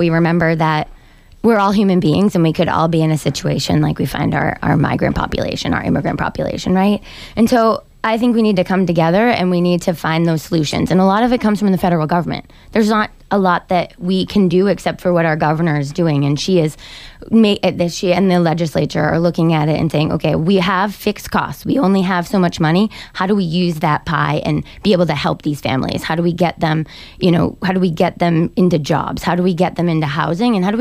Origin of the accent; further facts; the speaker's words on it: Plymouth, Massachusetts, United States; I grew up in Plymouth and graduated from Plymouth South High School